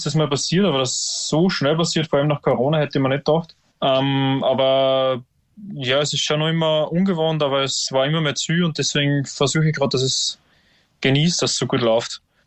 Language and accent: German; Upper Austria, Austria; also so aufgewachsen bin am Land, mit so harter Mühviertler Männlichkeit